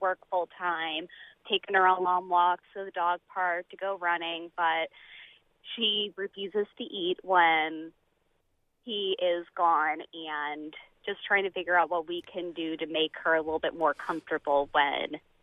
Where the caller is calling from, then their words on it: Champaign, Illinois, United States; Hi, I'm calling from Champaign.